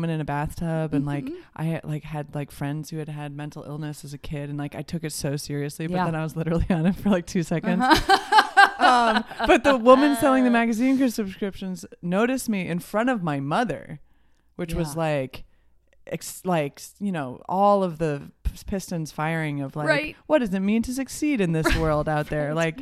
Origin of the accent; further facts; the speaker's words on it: Champaign, Illinois, United States; also born or lived in Delaware / New York City; now in Los Angeles, United States; I'm from Champaign, Urbana, Shampoo Banana, Illinois, and then moved to Delaware, and then moved to New York City, and then moved to Los Angeles.